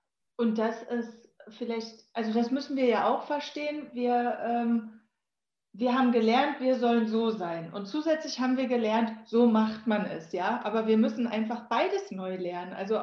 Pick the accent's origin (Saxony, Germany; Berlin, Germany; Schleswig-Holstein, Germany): Berlin, Germany; born there; Stadtmensch, ich bin in Berlin geboren, da interessieren die Vögel niemanden